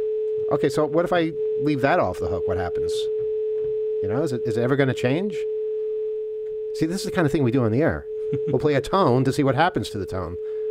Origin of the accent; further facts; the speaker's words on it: Canada; if my vote as a Canadian would count